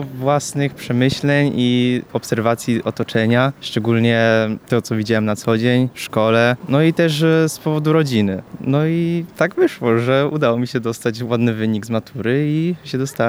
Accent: Luxembourg; moved away as an adult; now in Poland; przyjechałem z Luksemburga. Chodziłem do szkoły średniej w Luksemburgu, zdawałem maturę europejską

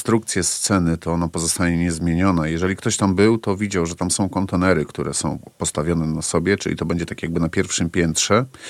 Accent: Silesian Voivodeship, Poland; ja jestem ze Śląska, nie? Nie wiem, mało kto wie, że ja jestem ze Śląska. Ja się tam urodziłem

